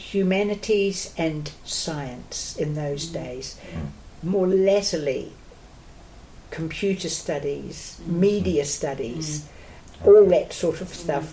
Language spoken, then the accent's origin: English; New Zealand; well, I as a New Zealander, was welcome to go out with the Brits.